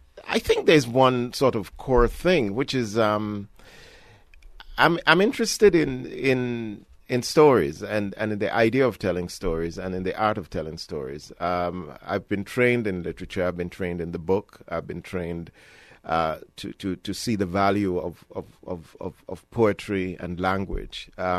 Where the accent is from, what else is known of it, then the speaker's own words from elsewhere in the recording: Ghana; born there; I was born in Ghana, I am Ghanaian